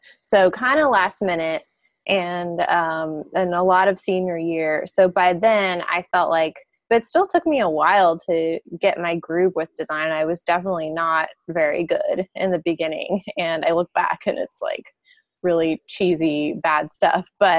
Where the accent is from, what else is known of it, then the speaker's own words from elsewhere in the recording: New Orleans, Louisiana, United States; So I grew up in New Orleans, and as I was entering my sophomore year of high school, Hurricane Katrina hit